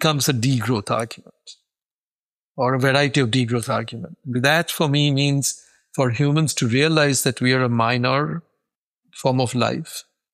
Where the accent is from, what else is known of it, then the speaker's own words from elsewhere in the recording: India; I grew up in India knowing mango to be a summer fruit.